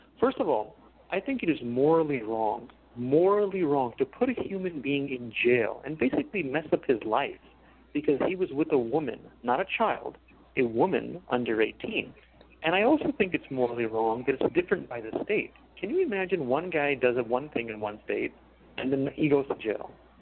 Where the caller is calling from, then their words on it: Los Angeles, California, United States; in Los Angeles, the greatest caller in the history of radio.